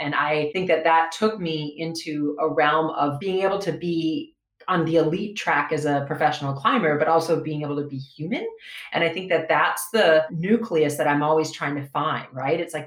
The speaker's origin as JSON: {"language": "English", "region": "Minnesota", "country": "United States", "tie": "born or raised there", "said": "I grew up in Minnesota, and I had a family that was all about being outside in any kind of weather"}